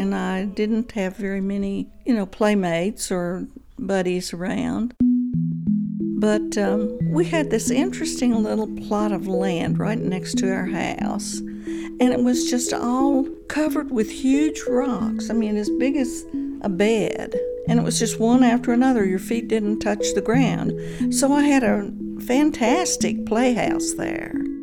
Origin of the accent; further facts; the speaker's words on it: Virginia, United States; I grew up over in Bland County on a farm.